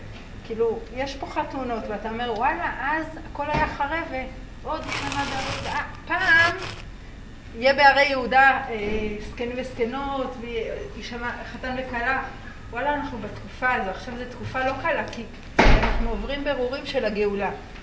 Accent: Kiryat Arba, West Bank, Palestine; אני נולדתי פה בקריה, אני הראשונה שנולדה בקריית ארבע

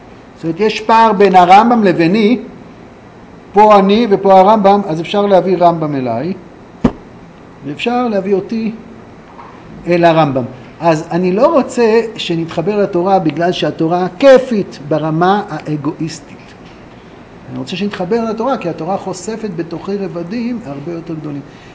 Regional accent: Ra'anana, Central District, Israel; כשהייתי ילד, הייתי מתפעל ברעננה

